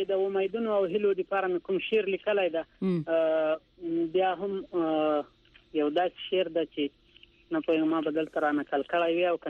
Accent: Paktika, Afghanistan; now in Iran; بلې زه د پکتیکا يم، د جانخیل د ولسوالۍ

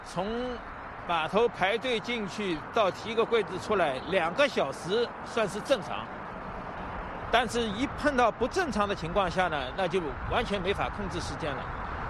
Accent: China; now in United States; 所以说相对来说我们中国人学的也就更多了。

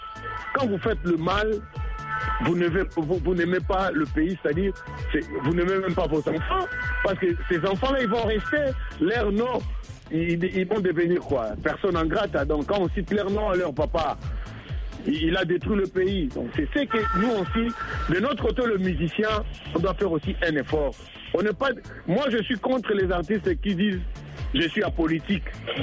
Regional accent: DR Congo; Nous, on a grandi dans ces pays-là. On a grandi au Congo.

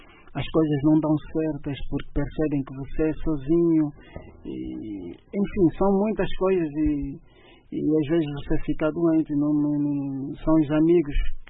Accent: Angola; Nós somos angolanos, somos todos irmãos da mesma terra.

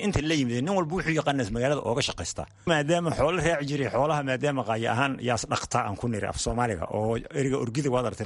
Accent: Kelafo, Somali Region, Ethiopia; Qallaafe ayaan ka imid birimadii hore, lug baanan aga imid.

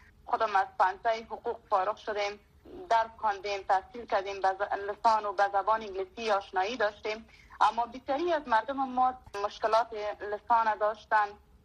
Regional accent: Afghanistan; moved away as an adult; now in Virginia, United States; آمدن ما در امریکا تقریبا 5 ماه میشد. مشکلاتی که در افغانستان به ما پیش آمده بود بعد از امریکا آمدیم

